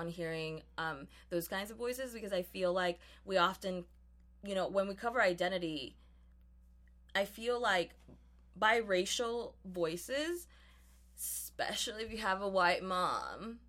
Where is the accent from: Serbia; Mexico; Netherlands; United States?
Mexico; I'm Mexican. I come from Mexico. Like, that's it.